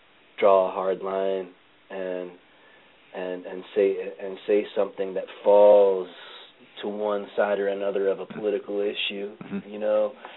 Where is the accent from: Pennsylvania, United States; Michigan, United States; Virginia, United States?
Pennsylvania, United States; Phoenixville; I remember a show that I played in our hometown, in my hometown, out in Phoenixville.